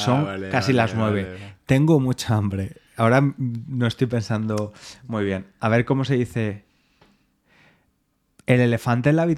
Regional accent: Valencia, Valencian Community, Spain; yo vivía en esa zona, en Valencia, me he criado ahí.

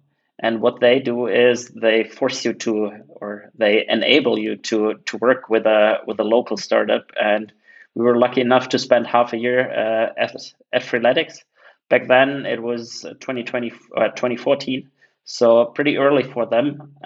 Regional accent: Munich, Bavaria, Germany; I'm originally from Munich. Most people know it for beer and soccer, but has a pretty big startup tech scene by now. So pretty happy to have been growing up there.

